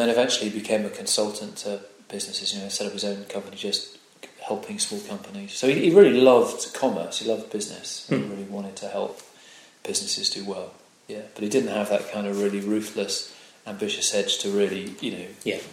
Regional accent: South East England, United Kingdom; Well, I grew up in Berkshire, just in the Thames Valley, west of London, southeast of England.

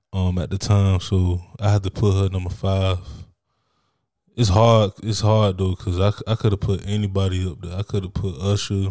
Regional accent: Miami, Florida, United States; I'm from Miami, I'm from the South

